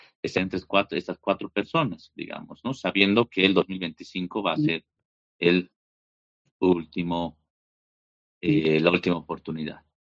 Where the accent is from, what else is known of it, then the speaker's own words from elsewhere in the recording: Bolivia; eso lo sabemos todas y todos quienes somos bolivianos